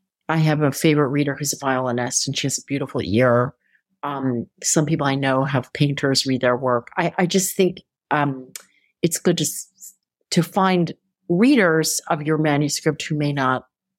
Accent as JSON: {"language": "English", "town": "Philadelphia", "region": "Pennsylvania", "country": "United States", "tie": "born or raised there", "said": "Philadelphia is my hometown, so of course I loved that."}